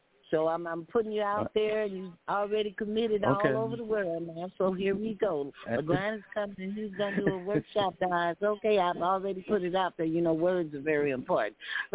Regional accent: Texas, United States; I'm a Texan. And if you know anything about Texans, they just going to be who they are

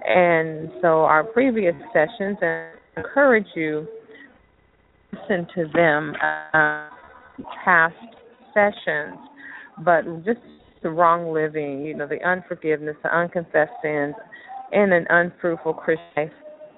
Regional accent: China; I am from China.

